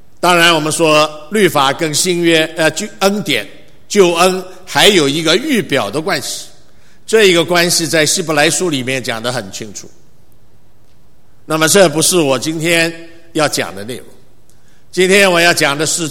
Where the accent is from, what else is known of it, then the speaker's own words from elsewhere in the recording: Shanghai, China; 我们上海人有句话叫做收骨头啊